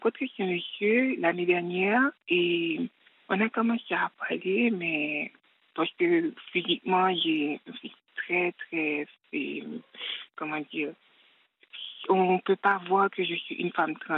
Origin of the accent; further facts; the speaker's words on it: Haiti; Je suis originaire d'Haïti.